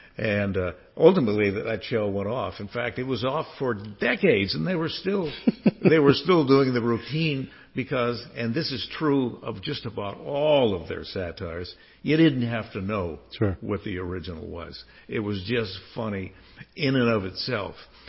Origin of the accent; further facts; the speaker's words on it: Laguna Beach, California, United States; I was raised down here in Laguna Beach, California.